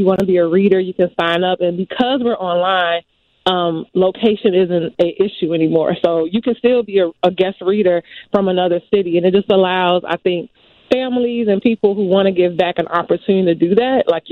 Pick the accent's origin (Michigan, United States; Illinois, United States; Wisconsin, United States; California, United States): Illinois, United States; Chicago; So really speaking like in my neighborhood, I grew up in the Art Gresham neighborhood.